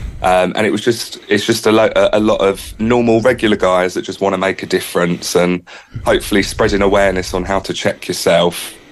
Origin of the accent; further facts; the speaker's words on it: South East England, United Kingdom; so I'm from Kent